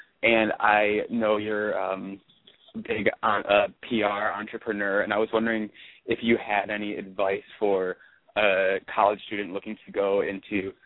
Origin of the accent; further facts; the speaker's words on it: Madison, New Jersey, United States; I'm from Madison, New Jersey.